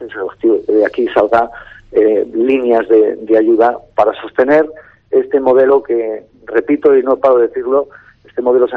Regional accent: Santander, Cantabria, Spain; Yo soy santanderino, el cántabro

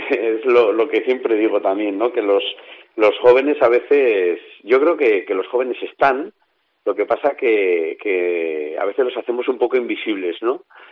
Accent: Navarre, Spain; como pueblo navarro que somos

